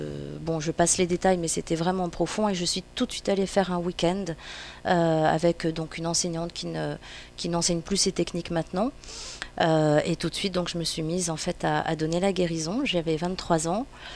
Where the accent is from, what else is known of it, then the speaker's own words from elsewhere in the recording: Grenoble, Auvergne-Rhône-Alpes, France; now in Paris, France; Je suis partie donc assez jeune de Grenoble pour rejoindre Paris, prendre des cours de théâtre et explorer donc des univers qui me semblaient peut-être adéquats à ce que je cherchais.